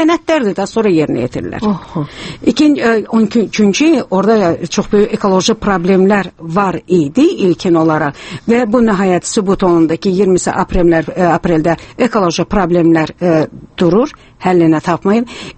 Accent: Shaki, Azerbaijan; Çünki o zona mən Şəkidənəm və bilirəm o torpağın müəyyən bir hissəsi çınqıllıqdır

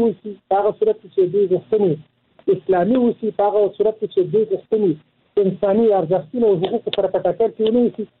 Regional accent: Afghanistan

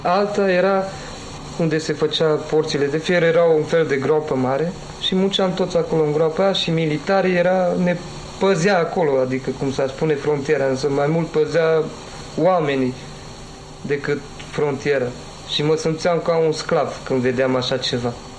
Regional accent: Romania; now in Germany; Mă simțeam ca un străin pe undeva în țara mea unde m-am născut și ca român.

